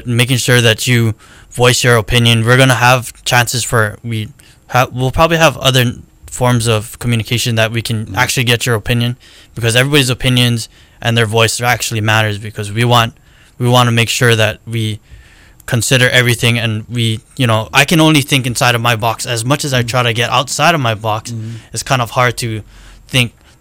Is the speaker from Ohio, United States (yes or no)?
no; Maui, Hawaii, United States; now in Oahu, United States; as being local person, local boy, I'm born and raised on Maui, now I'm on Oahu.